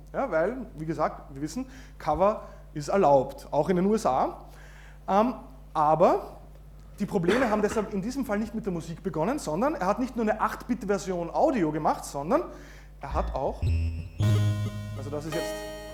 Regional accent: Austria; ich bin Österreicher

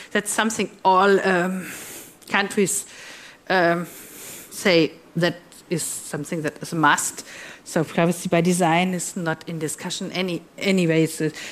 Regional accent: Northern Germany, Germany; I'm from Northern Germany, born in Northern Germany.

